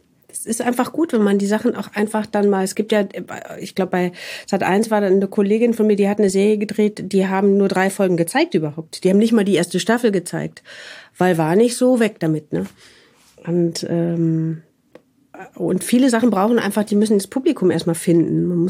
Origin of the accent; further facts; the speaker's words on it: Wuppertal, North Rhine-Westphalia, Germany; born there; Also ich komme ja sozusagen vom Land sozusagen und bin geboren in Wuppertal.